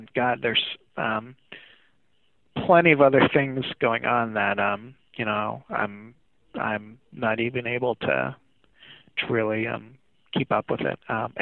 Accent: Erie, Pennsylvania, United States; a lot of my memories of growing up in Erie, and kind of, especially in the 80s

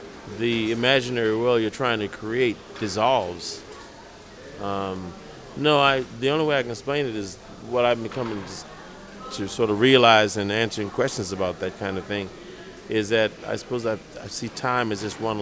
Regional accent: Washington, District of Columbia, United States; I mean, Washington's a special place only because it's my hometown.

